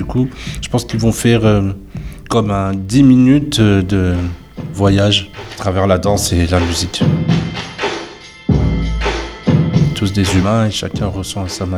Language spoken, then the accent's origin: French; Brittany, France; présenter la Bretagne au plus d'endroits possible. C'est là d'où je viens, c'est là où j'ai grandi et c'est là que je continuerai à vieillir dans la culture